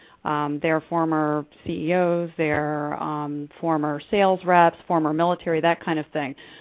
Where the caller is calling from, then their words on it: Brandon, Florida, United States; I am in Brandon, Florida, and Scott is in the Woodlands, Texas, which is just outside of Houston.